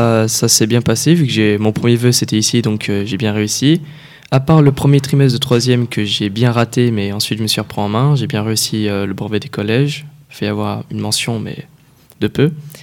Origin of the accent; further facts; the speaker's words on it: Givors, Auvergne-Rhône-Alpes, France; Alors moi, j'ai grandi à Givors, hein, la ville où on est exactement, là où il y a le lycée, au quartier des Vernes qui est juste à côté